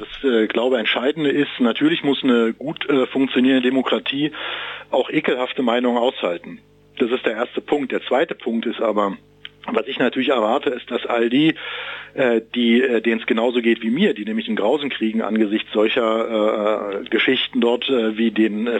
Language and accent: German; Berlin, Germany; Ich meine, hier als Berliner muss man sagen, Karneval ist nicht so richtig unser Thema.